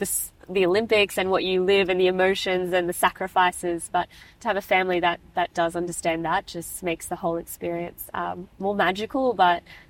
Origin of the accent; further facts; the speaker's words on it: Sydney, New South Wales, Australia; growing up in the Sydney 2000 aftermath with Ian Thorpe, Susie O'Neill as like my idols